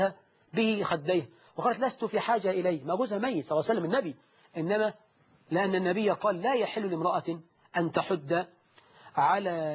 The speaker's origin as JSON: {"language": "Arabic", "country": "Syria", "said": "بقول عندنا في سوريا بعد دفن الميت بثلاث أيام منجيب دفوف"}